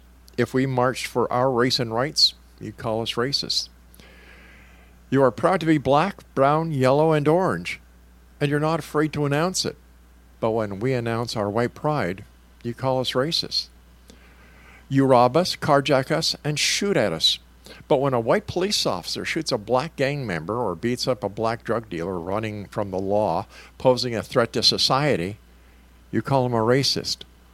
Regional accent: Canada; I am proudly Canadian. I believe in the Canadian flag.

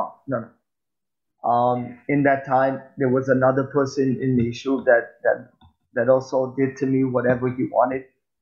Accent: Israel; also born or lived in Los Angeles, United States; I grew up in a small yeshuv in Israel. And of course, before that, I grew up in Los Angeles. I was adopted by an amazing family that not only took me and took two other brothers of mine and bring us to Israel.

